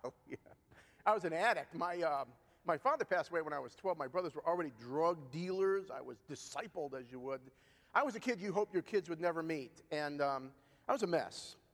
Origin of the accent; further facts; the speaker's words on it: Cleveland Heights, Ohio, United States; I'm from the Jewish capital of Ohio. Anybody want to guess what that is? Cleveland. Grew up in Cleveland Heights. The East Side, never met a Christian in the 16 years I lived in Cleveland.